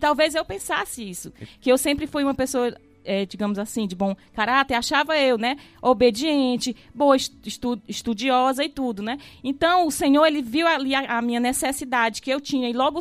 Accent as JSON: {"language": "Portuguese", "town": "Nova Russas", "region": "Ceará", "country": "Brazil", "tie": "born or raised there", "said": "Eu sou daqui mesmo, de Nova Russas, nascida e criada aqui."}